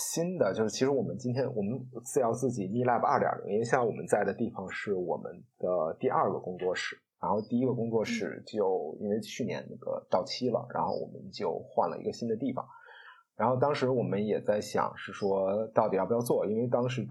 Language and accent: Chinese; Beijing, China; 可能和我在北京长大的经验有关